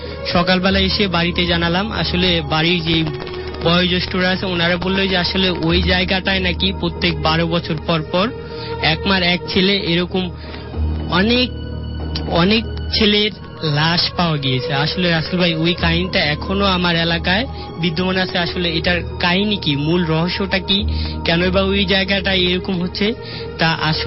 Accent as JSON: {"language": "Bangla", "town": "Comilla", "region": "Chittagong Division", "country": "Bangladesh", "lives_now": "Dhaka, Bangladesh", "said": "ঘটনাটি ঘটেছিল 2013 সালের দিকে আমার গ্রামের বাড়ি কুমিল্লাতে। তো রাসেল ভাই, আমার গ্রামটা কুমিল্লাতে আপনার ঢাকা চট্টগ্রাম মহাসড়কের ডান পাশে অবস্থিত।"}